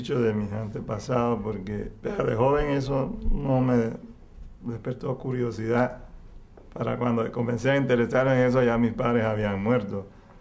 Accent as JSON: {"language": "Spanish", "country": "Panama", "tie": "born or raised there", "said": "Digo, yo nací aquí, yo me considero panameño, pero yo soy bicultural y le doy gracias a Dios por eso."}